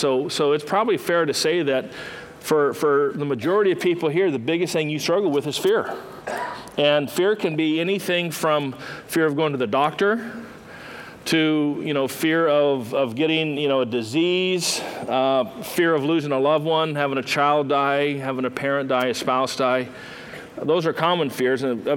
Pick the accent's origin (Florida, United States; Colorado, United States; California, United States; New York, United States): California, United States; Bakersfield; we started off here in Bakersfield. This is my hometown.